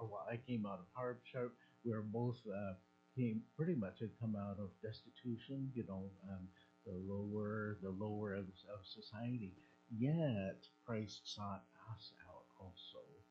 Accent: Juneau, Alaska, United States; I was born and raised in Juneau, so I thought fresh vegetables were fresh because it said fresh.

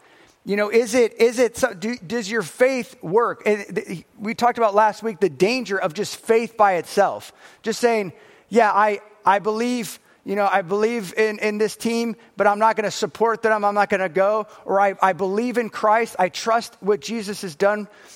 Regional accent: Florida, United States; I'm from Florida, here's my license, you know.

